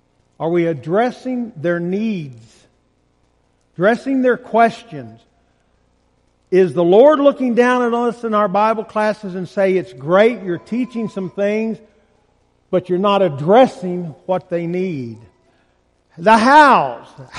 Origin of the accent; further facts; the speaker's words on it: Indiana, United States; now in Alabama, United States; You can tell I'm from Indiana, right? You might need to have a football field here in Alabama.